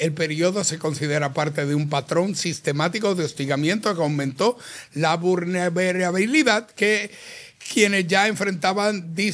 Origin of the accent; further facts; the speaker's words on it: Mexico; Y soy mexicano, pero les quedó bien feo.